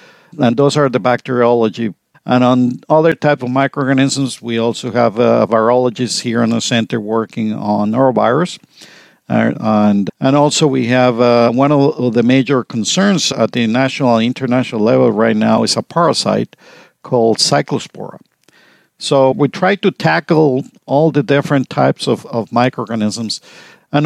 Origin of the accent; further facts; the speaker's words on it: Mexico; moved away as an adult; now in United States; when I started my bachelor's degree in food science back in Mexico. I'm originally from Mexico.